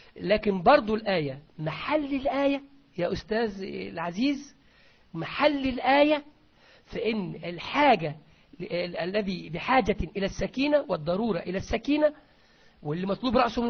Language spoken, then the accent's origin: Arabic; Egypt; أنا مصري، عندنا في مصر هنا